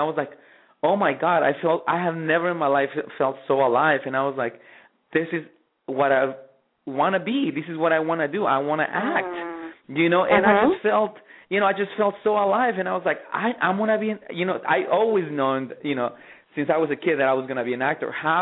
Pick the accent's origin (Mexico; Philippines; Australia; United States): Mexico; I grew up in Mexico, and I grew up in a very rural area.